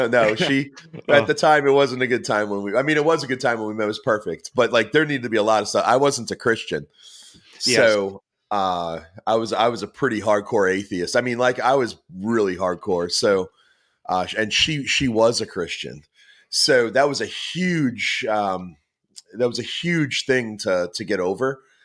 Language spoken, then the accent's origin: English; Plymouth, Massachusetts, United States; So I grew up outside of Boston, a town called Plymouth.